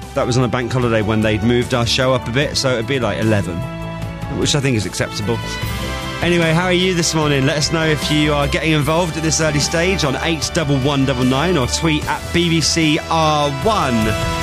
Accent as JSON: {"language": "English", "town": "Southampton", "region": "South East England", "country": "United Kingdom", "said": "Now, can I just say, I'm from Southampton and you had to find out great things to say about it and why it's a good place to live."}